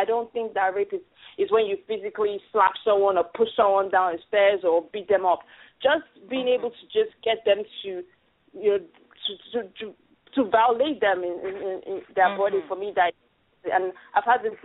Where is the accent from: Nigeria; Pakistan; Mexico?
Nigeria; being a Nigerian and being raped in a society in that kind of environment